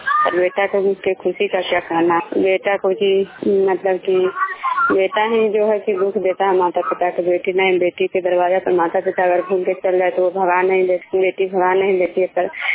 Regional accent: Vishnupur, Bihar, India; मैं विष्णुपुर ग्राम खजरा पंचायत नालंदा जिला नगर प्रखंड के निवासी हूँ।

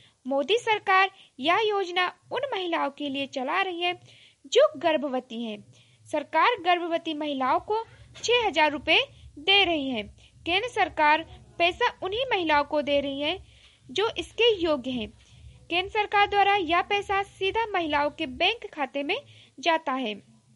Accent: Gonda, Uttar Pradesh, India; और मैं गोंडा जिले से हूँ।

